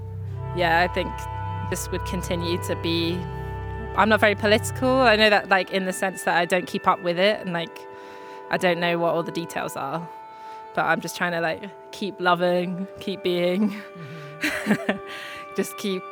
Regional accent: United Kingdom; I imagine that you might have asked about ourselves as British people

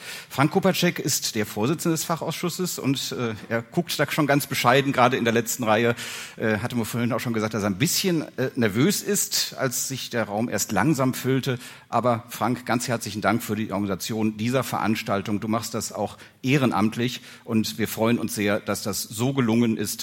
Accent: North Rhine-Westphalia, Germany; ich komme aus Nordrhein-Westfalen

